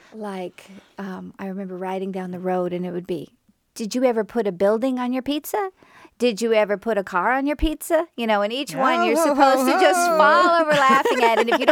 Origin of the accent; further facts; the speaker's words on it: the South, United States; And see, I'm from the South, where it must be a tradition that you're allowed to complain as long as you make it funny.